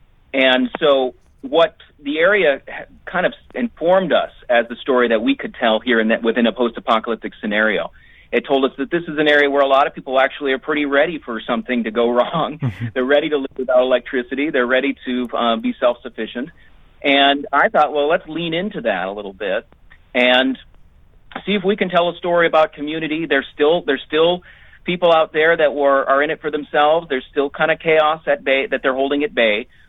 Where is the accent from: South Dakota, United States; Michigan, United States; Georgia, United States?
Michigan, United States; Iron Mountain; showcase the area, places that I knew growing up around Iron Mountain.